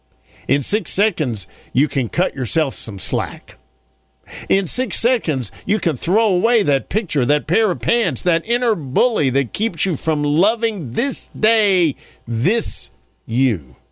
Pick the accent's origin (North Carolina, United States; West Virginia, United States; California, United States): North Carolina, United States; High Point; North Carolina State has a kid from near my hometown in High Point, Chris Velleman.